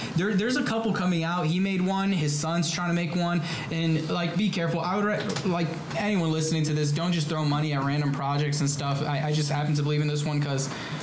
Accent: Livingston, New Jersey, United States; born there; So I was born in Livingston, New Jersey, and my parents.

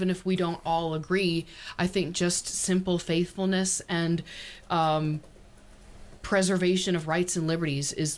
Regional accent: United States; just the fact that we are American

